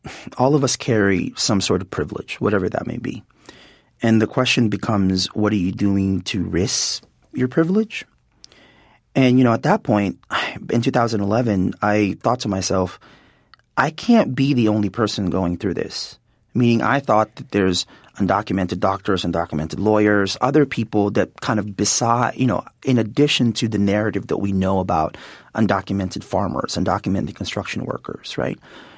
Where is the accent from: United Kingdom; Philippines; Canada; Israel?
Philippines; now in United States; So I'm Filipino. I have like, what, 34 Filipino-American relatives in this country. I'm the only one who's here without documents, without legal documents.